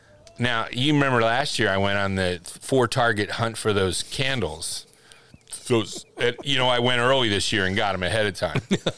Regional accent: Philadelphia, Pennsylvania, United States; I told you we're from Philly.

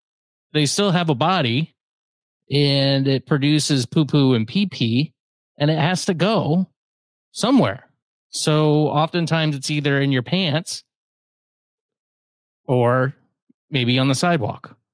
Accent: Largo, Florida, United States; now in Pinellas Park, United States; So I've taken the trek back north, closer to my homestead of Largo. So now I'm in the Pinellas Park area of the county.

